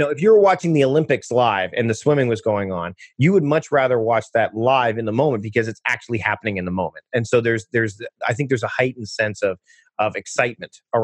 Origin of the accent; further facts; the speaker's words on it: Ontario, Canada; I grew up near Toronto, where it's, very much a live to work mentality.